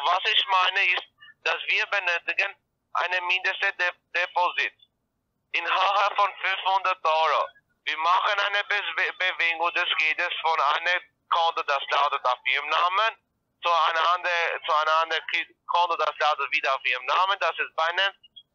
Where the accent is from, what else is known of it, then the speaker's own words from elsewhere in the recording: Ireland; German is a second language; ich komme aus Irland und ich kann schon vor zwei Jahren Deutsch sprechen.